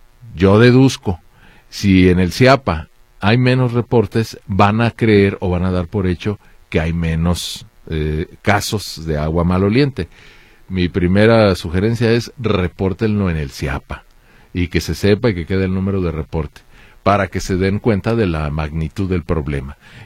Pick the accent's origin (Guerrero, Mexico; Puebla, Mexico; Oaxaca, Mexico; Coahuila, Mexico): Coahuila, Mexico; Torreón; now in Guadalajara, Mexico; soy de Torreón, Coahuila, tengo tiempo viviendo en Guadalajara